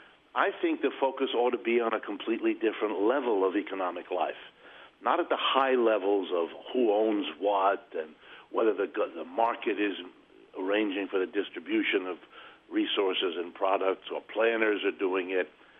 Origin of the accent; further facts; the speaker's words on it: United States; Well, you know, I'm an American born and bred here and lived all my life here